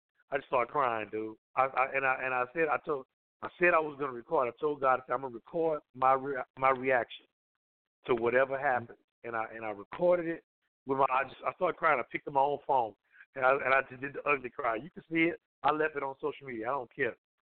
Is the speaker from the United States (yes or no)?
yes; Louisiana, United States; Okay, so I come from Louisiana. I'm in Louisiana, and the Creole people in Louisiana have something called Zydeco music.